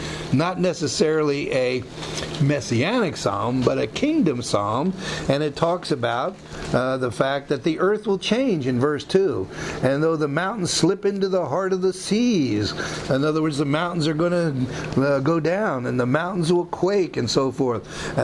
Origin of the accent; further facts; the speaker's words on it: United States; I'm just an American.